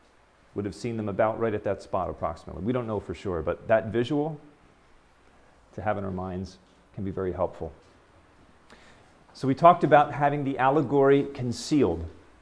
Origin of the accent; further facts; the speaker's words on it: United States; I grew up in the States.